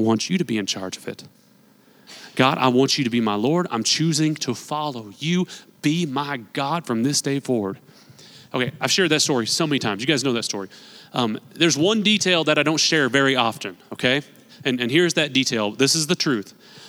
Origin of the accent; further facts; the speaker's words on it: Newton, Kansas, United States; I was born and raised right here in Newton. I was in church every Sunday. I was in youth group every Wednesday. I went to Kansas Bible camp in the summers.